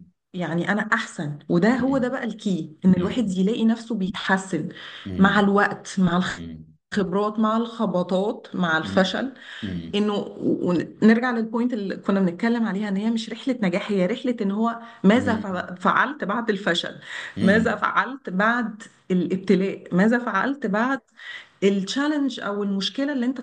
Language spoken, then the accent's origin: Arabic; Egypt; انا بتكلم على المحيط برضو يعني بتاعنا، يعني كمصريين وكده